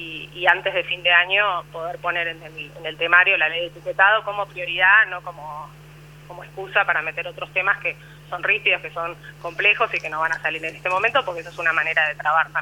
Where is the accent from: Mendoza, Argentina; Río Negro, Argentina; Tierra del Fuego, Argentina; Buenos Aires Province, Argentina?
Buenos Aires Province, Argentina; Bahía Blanca; also born or lived in Hurlingham; No, de Hurlingham, pero viví muchos años por un tema familiar, lo que digo, estoy como criada en Bahía Blanca